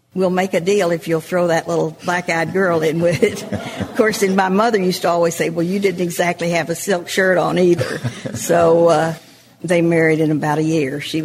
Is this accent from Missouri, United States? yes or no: no; Vernon, Texas, United States; also born or lived in Wichita Falls / Valiant; I was born in Wichita Falls but went back to live in Valiant for a year, and then we moved to Vernon, Texas when I was a year old.